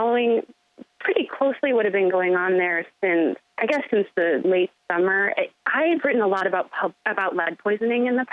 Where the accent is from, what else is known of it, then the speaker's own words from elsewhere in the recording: Lansing, Michigan, United States; I grew up in the Lansing area.